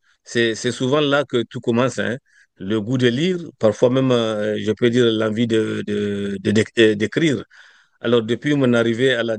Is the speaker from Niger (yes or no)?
yes; Niger; now in Saskatchewan, Canada; Je suis nigérien d'origine et saskatchewanais d'adoption.